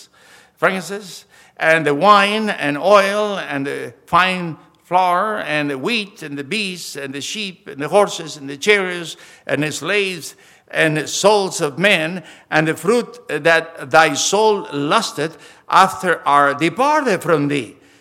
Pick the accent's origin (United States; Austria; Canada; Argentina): Argentina; I grew up in Argentina where the Bible store was just Bibles.